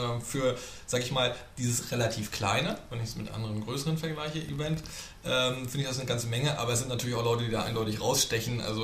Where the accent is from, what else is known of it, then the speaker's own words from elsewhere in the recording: Northern Germany, Germany; als Norddeutscher ist man ja schon so ein bisschen vorgeprägt.